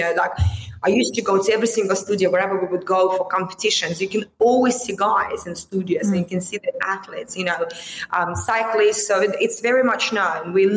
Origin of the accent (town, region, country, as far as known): Russia; moved away